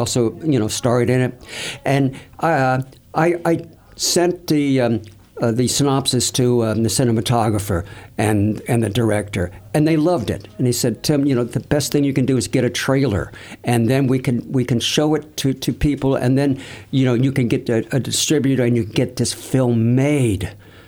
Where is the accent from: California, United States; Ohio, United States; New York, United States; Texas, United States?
Ohio, United States; I was brought up in Ohio.